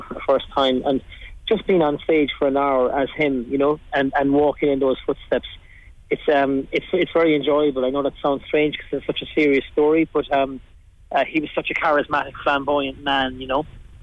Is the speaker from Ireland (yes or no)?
yes; Killarney, Munster, Ireland; And I'm from Killarney